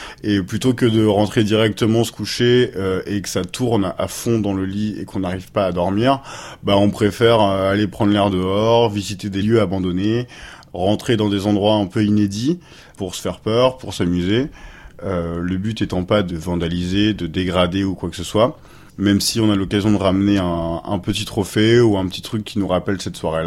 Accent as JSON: {"language": "French", "town": "Le Havre", "region": "Normandy", "country": "France", "lives_now": "Rouen, France", "said": "j'ai 26 ans, j'habite à Rouen, je suis originaire du Havre. Je reviens donc régulièrement au Havre pour voir des amis"}